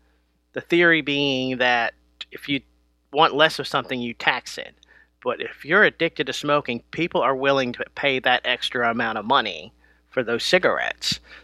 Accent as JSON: {"language": "English", "region": "North Carolina", "country": "United States", "said": "my home state of North Carolina"}